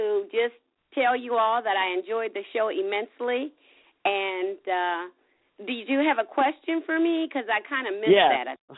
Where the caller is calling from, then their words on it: Columbus, Ohio, United States; I'm calling from Columbus, Ohio.